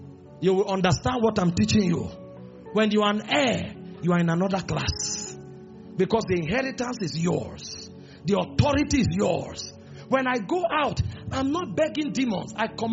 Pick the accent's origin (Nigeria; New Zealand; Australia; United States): Nigeria; So when I step out, I am going out not as a Nigerian. Based on patriotism, I accept being a Nigerian. I will make my impact in this country.